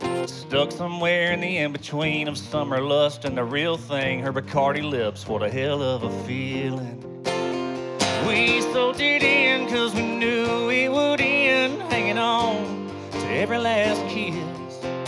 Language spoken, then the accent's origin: English; South Carolina, United States; I'm from South Carolina. I don't know if y'all have ever heard of Myrtle Beach before. I'm not from Myrtle Beach